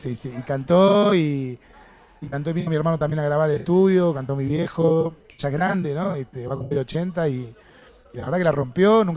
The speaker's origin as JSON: {"language": "Spanish", "country": "Argentina", "said": "Son parte de nuestra vida. Te gusten o no, son parte de nuestra recorrida como argentinos, ¿no?"}